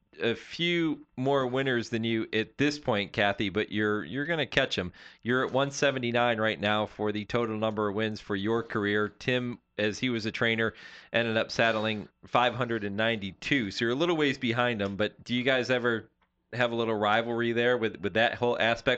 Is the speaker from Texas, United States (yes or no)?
no; Pittsfield, Massachusetts, United States; also born or lived in Nashua; Yeah, I grew up in Pittsfield, so I was a few hours west of you in Braintree.